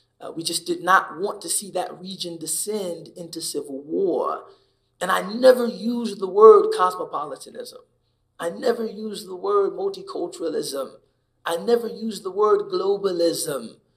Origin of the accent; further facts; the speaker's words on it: United States; Yes, I'm from America.